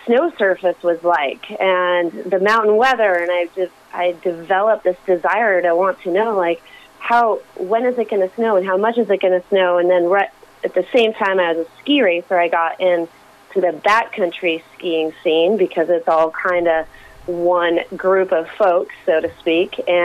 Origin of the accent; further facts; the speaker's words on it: Utah, United States; now in Alaska, United States; I am from Utah, and I lived there for quite some time